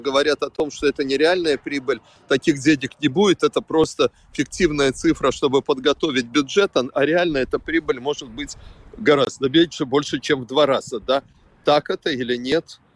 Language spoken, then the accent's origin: Russian; Riga, Latvia; Я рижанин, я человек, который родился в Риге, живу в Риге, долгие годы отработал в Рижской думе